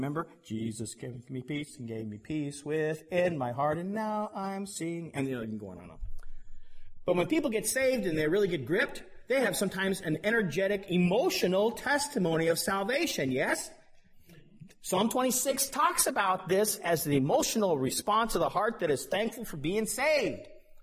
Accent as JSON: {"language": "English", "town": "Denver", "region": "Colorado", "country": "United States", "tie": "born or raised there", "said": "where I grew up in Denver, near that is Boulder"}